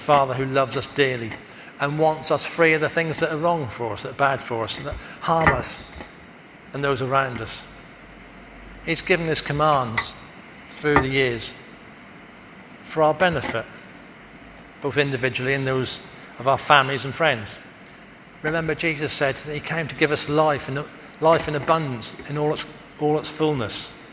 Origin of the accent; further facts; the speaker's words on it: East of England, United Kingdom; We're British, we do that. We're from Norfolk, we do it that way.